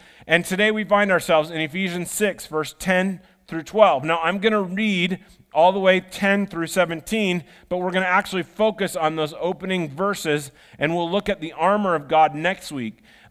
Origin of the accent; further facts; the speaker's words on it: Iowa, United States; Well, I was from Iowa. We didn't really have stinging nettles